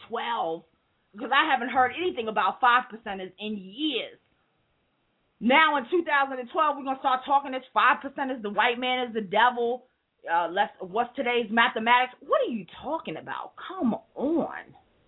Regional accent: Queens, New York, United States; growing up on Parsons and Hillside in Jamaica, Queens, we used to have, you know, it was myself, my sister, and my mother.

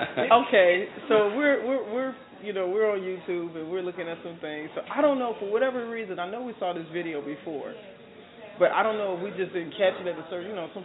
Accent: Chicago, Illinois, United States; I'm from Chicago.

